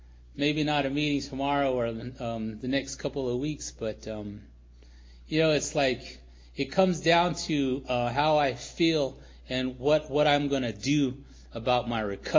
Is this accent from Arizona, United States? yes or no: yes; Tuba City, Arizona, United States; I grew up in Northern Arizona. I'm originally from Tuba City, Arizona, up on the Navajo Nation, and you know, growing up on the reservation, it was pretty crazy, you know.